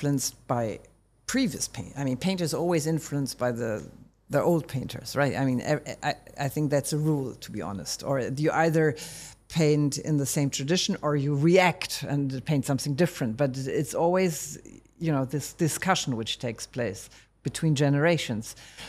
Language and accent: English; Germany; I'm from Germany, yes.